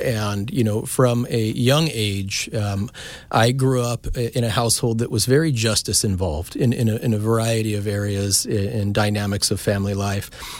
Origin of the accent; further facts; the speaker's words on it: Seattle, Washington, United States; So traditionally, I'm from Seattle, Washington.